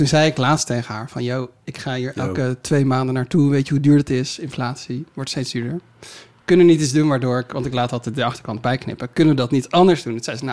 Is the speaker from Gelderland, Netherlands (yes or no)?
no; Amsterdam, North Holland, Netherlands; Ik kom niet uit Amsterdam.